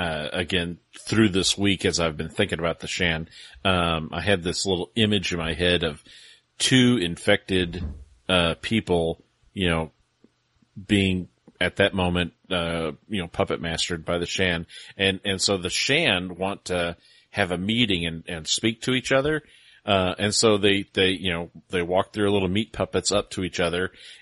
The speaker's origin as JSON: {"language": "English", "region": "Texas", "country": "United States", "tie": "born or raised there", "said": "Growing up in Texas, we were mortified by that."}